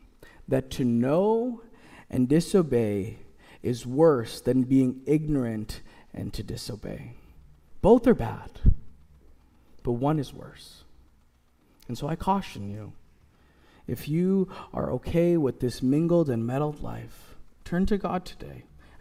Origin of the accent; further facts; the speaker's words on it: Canada; As a Canadian, we are reminded by the world that we are polite people.